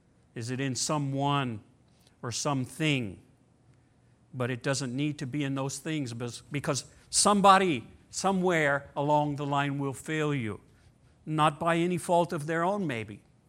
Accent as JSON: {"language": "English", "region": "Louisiana", "country": "United States", "said": "We're 2 weeks different in age, and we're both from Louisiana."}